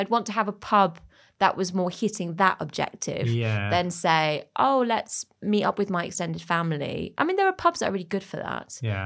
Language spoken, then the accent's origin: English; France; This is about essentially my experience growing up in France, but what it means to be French, what it means to be English.